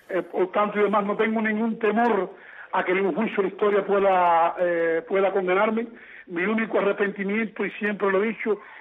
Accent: Cuba; Yo siempre soy un sencillo cubano

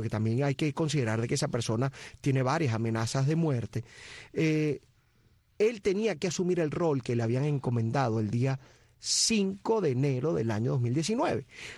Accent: Venezuela; Allá no somos venezolanos de Maduro y venezolanos de Guaidó, somos venezolanos.

